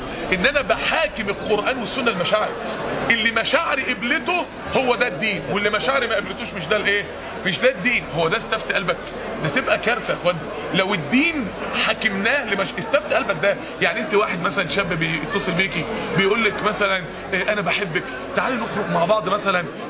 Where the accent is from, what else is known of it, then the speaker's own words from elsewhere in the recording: Egypt; عندنا في مصر كام؟ 25000 راقصه